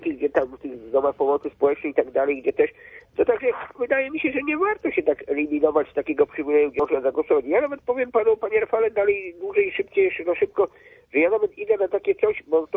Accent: Poznań, Greater Poland Voivodeship, Poland; ja głosowałem w Poznaniu, nie, bo jestem z Poznania

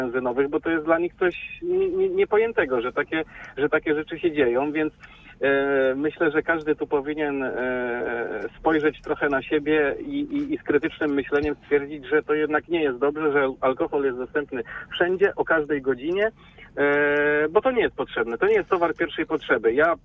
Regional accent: Poznań, Greater Poland Voivodeship, Poland; jestem zdępca. Rodowitym dębieszczaninem jestem

